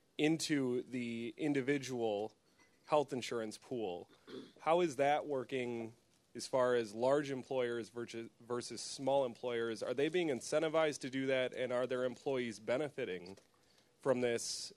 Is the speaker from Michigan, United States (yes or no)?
yes; East Grand Rapids, Michigan, United States; from East Grand Rapids.